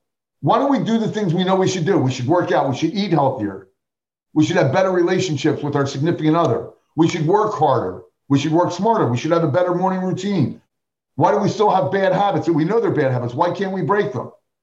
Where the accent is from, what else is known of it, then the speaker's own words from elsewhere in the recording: Atlantic City, New Jersey, United States; I hail from Atlantic City, New Jersey, Monopoly in Miss America